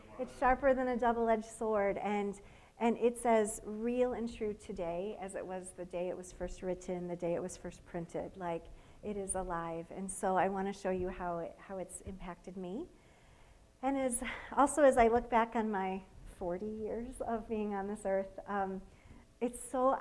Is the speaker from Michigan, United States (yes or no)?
yes; Hastings, Michigan, United States; I was born right here in Pennock Hospital, grew up in Hastings. And I wouldn't necessarily say that I grew up in a Christian home